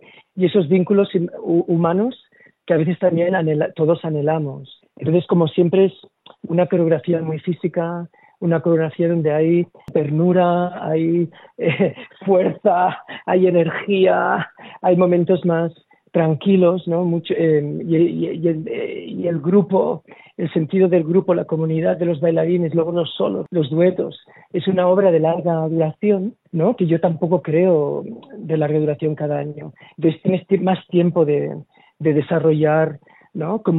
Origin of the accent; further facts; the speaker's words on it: Barcelona, Catalonia, Spain; born there; moved away; also born or lived in London, United Kingdom; empezamos una gira en Barcelona, donde está mi familia y donde yo nací. De Barcelona nos fuimos a Londres, donde yo viví 20 años